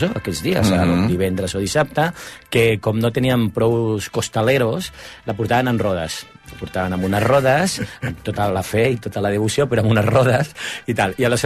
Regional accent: L'Hospitalet de Llobregat, Catalonia, Spain; jo soc d'Hospitalet, soc molt de barri

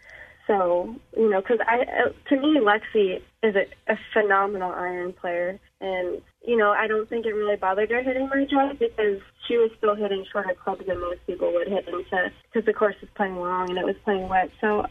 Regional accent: Northeast, United States; we're both from the Northeast, so we grew up playing junior golf together.

